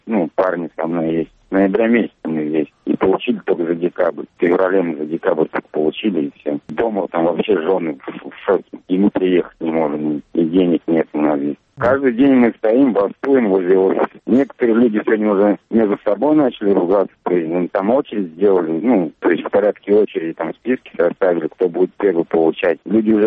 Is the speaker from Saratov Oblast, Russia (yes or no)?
yes; Saratov, Saratov Oblast, Russia; Я сам из Саратова